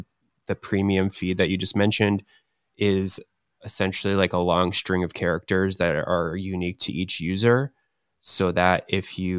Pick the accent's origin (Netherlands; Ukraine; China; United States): United States; Maryland; I'm from Maryland.